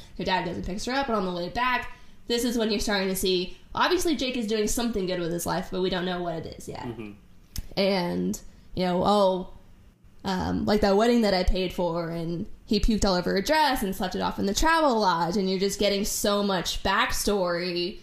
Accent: Atlanta, Georgia, United States; I'm from the Atlanta area, so I'm not really from a small town

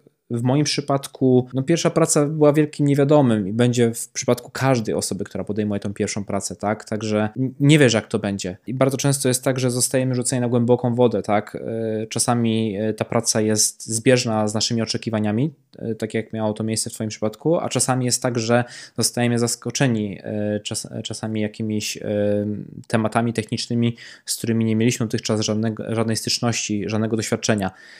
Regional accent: Poznań, Greater Poland Voivodeship, Poland; pochodzę z Poznania

